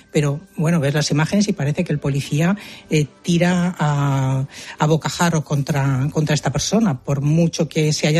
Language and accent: Spanish; Spain; now in France; me oyen el acento que no es francés, de originario francés. Y yo les digo, pues mira, yo soy de España